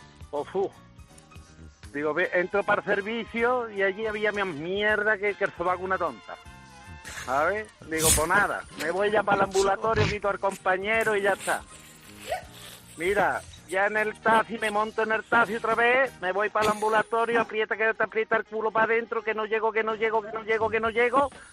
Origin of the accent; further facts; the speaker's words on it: Lora del Río, Andalusia, Spain; Tengo que poner de antemano que Lora del Río, vamos, soy de Lora del Río, bueno, del Priorato.